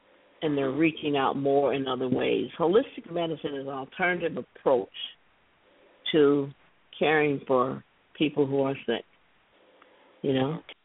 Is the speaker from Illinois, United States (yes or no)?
yes; Joliet, Illinois, United States; moved away as an adult; also born or lived in Los Angeles / Omaha; I grew up in Joliet. I went to Joliet Central High School, Joliet Junior College